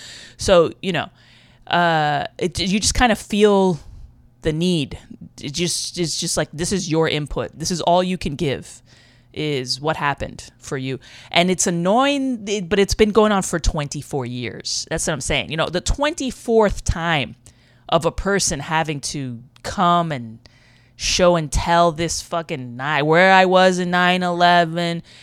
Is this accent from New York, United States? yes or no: yes; New York, United States; One time when I was a little kid in the Bronx. I grew up in the Bronx, not the best of neighborhoods.